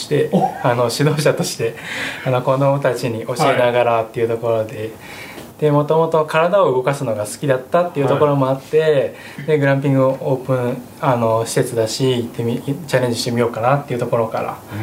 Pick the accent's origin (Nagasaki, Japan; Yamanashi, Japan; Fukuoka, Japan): Yamanashi, Japan; Fuefuki; 私はもともと笛吹出身でして、